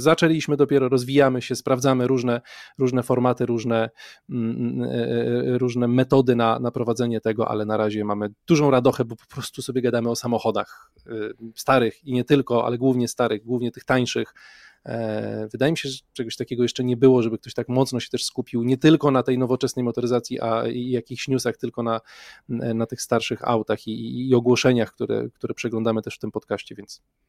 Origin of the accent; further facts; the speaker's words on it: Olsztyn, Warmian-Masurian Voivodeship, Poland; ja jestem z Olsztyna